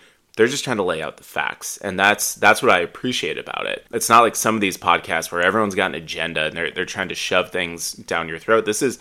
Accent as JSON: {"language": "English", "region": "Illinois", "country": "United States", "tie": "born or raised there", "said": "I mean, I grew up near Chicago. I love Chicago as a city."}